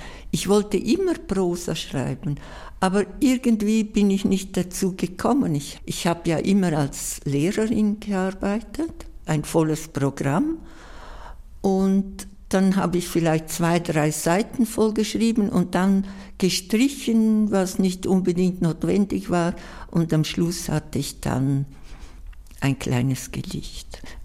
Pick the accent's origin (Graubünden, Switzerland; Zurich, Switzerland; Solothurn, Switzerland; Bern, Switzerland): Graubünden, Switzerland; Scuol; first language Romansh; German is a second language; Ich bin im Engadin aufgewachsen, in Schkuol. Und bei uns in der Familie wurde eigentlich nur Romanisch gesprochen. Schweizerdeutsch war, ich würde sagen, meine zweite Fremdsprache. Zuerst kam noch in der Schule dann Deutsch als Fremdsprache.